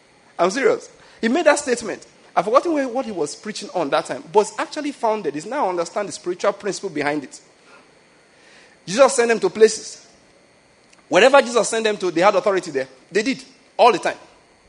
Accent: Lagos, Nigeria; Because then, I came from Lagos and we're discussing different gist.

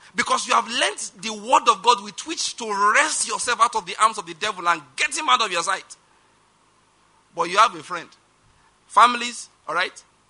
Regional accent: Ondo, Nigeria; I'm from Mondo State. My father was from Owo. My mother from the same place.

